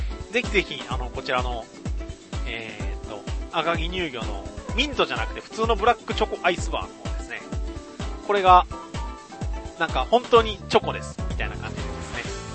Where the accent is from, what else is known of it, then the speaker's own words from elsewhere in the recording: Kanto, Japan; 個人的には関東で育ったことから